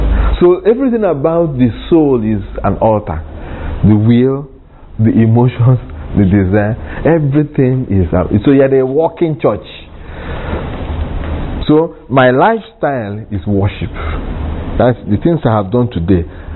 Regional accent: Nigeria; I said, no, I'm from Bise. I'm from Nigeria. I'm from somewhere. This is my people.

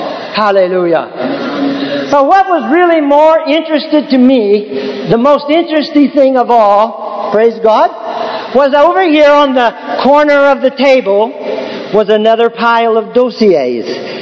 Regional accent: United States; He was from Europe and I was from the States.

